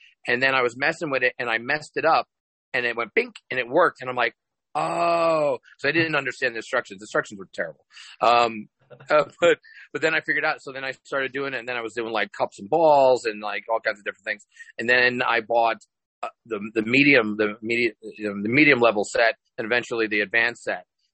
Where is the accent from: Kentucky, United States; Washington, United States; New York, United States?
New York, United States; now in Las Vegas, United States; I am originally from New York, but I've been living in Las Vegas since 1995